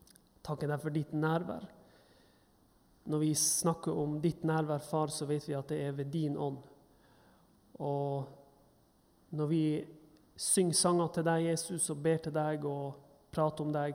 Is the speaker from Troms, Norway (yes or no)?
yes; Troms, Norway; now in Bergen, Norway; og jeg er 31 år gammel. Og dere hører jo at jeg ikke kommer herifra. Jeg kommer fra Nord-Norge, i lita bygd utenfor Tromsø. Men jeg er i Bergen nå på fjerde året.